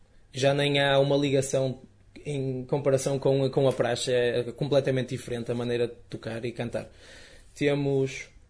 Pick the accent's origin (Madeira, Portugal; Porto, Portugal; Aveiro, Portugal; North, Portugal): Porto, Portugal; Gondomar; E eu sou de Gondomar.